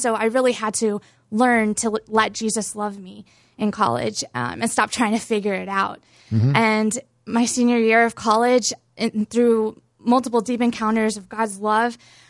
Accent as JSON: {"language": "English", "town": "Boca Raton", "region": "Florida", "country": "United States", "said": "I'm originally from Boca Raton, Florida. So growing up, I mean, I always went to church on Sunday with my family"}